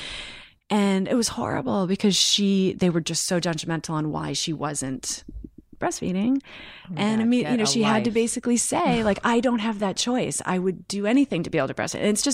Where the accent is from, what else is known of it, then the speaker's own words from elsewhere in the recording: East Coast, United States; although out here, and I'm from the East Coast, and my girlfriends that I still talk to at home